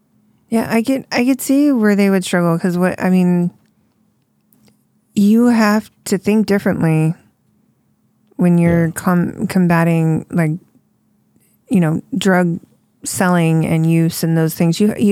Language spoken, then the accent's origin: English; California, United States; Because being from California, you hear all about it.